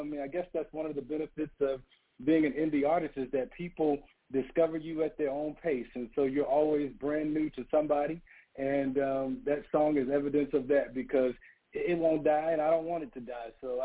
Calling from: Atlanta, Georgia, United States; I am based in Atlanta, so I'm in Georgia tonight. I'm home.

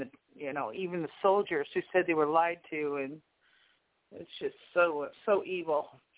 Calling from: New York, United States; Hi, Deborah. It's … in New York.

